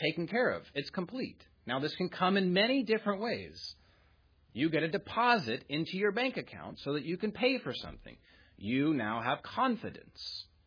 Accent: California, United States; My home state, California, it's over 100 degrees there

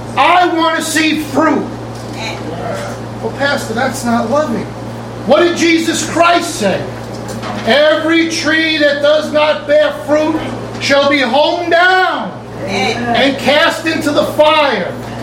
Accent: New York, United States; Now we understand this because we're from New York, we're from some other tough areas.

